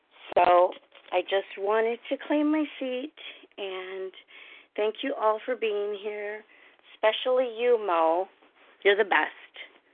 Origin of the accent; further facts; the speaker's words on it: California, United States; I'm from Southern California